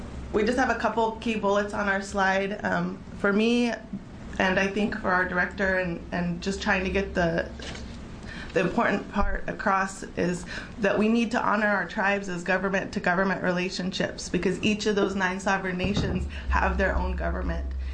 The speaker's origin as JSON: {"language": "English", "region": "Oregon", "country": "United States", "said": "I'm from Eastern Oregon. My family's from the Burns Paiute tribe."}